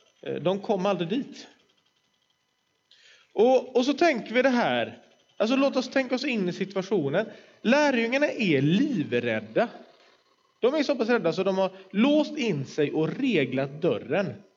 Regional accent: Gothenburg, Västra Götaland County, Sweden; som sagt. Jag kommer från Göteborg, är präst i Svenska kyrkan i Kungälv.

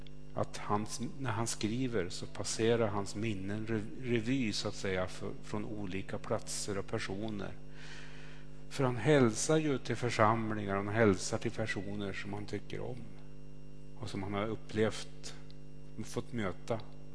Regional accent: Alsen, Jämtland County, Sweden; eftersom jag kommer från Alsen så tänker jag mycket på min gamla hembygd.

